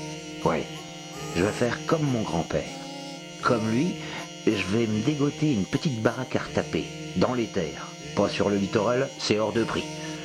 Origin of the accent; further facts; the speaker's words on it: Douarnenez, Brittany, France; moi ce que je veux, c'est retourner chez moi, en Bretagne, à Douarnenez